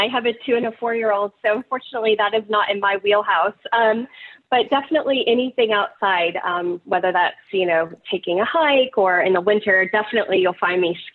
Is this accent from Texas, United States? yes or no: yes; Texas, United States; I am originally from West Texas.